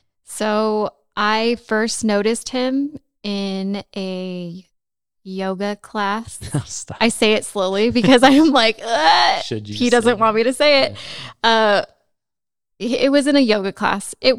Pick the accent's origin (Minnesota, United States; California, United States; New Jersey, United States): California, United States; Los Angeles; I grew up in Los Angeles, and so my idea of country was a little just whatever you see in the movies